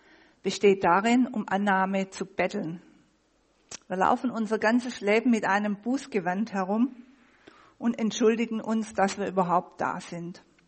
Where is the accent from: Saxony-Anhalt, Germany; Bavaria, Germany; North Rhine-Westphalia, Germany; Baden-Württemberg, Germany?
Baden-Württemberg, Germany; Ich bin Schwabe und ein Schwabe verschleudert nichts.